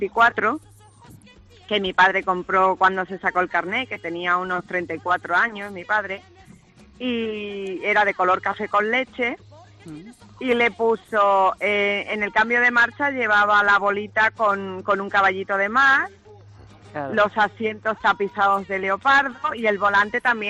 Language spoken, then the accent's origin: Spanish; Mataró, Catalonia, Spain; porque no lo he dicho, pero soy de Mataró.